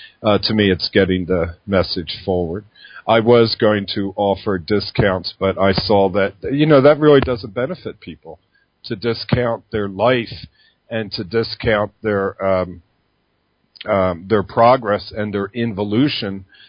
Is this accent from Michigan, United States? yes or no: no; Philadelphia, Pennsylvania, United States; I come from Philadelphia, and they had the Fairmount Park, and I went to the Wissahickon Woods, and I would just disappear.